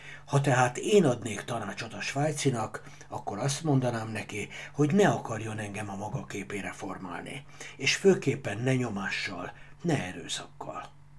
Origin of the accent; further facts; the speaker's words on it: Hungary; Végül Magyarországon maradtak, és én ott nőttem fel